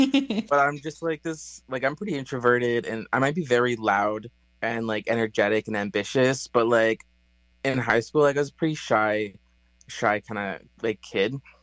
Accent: Ontario, Canada; I am from Treaty 3. I'm Ojibwe. I come from the Wolf Clan.

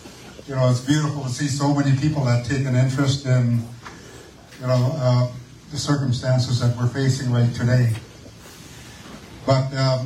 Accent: British Columbia, Canada; how many thousands of square kilometers of land, Wet'suwet'en land, that's been alienated from us? I'm from Wet'suwet'en.

